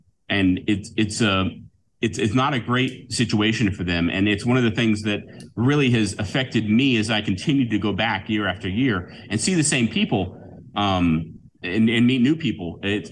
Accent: United States; Legally. As an American, that's correct.

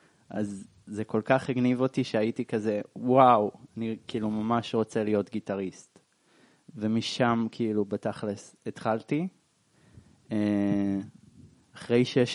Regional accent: Bat Yam, Tel Aviv District, Israel; born there; now in Holon, Israel; נולדתי בבת ים, עכשיו אני בחולון, רוב זמני.

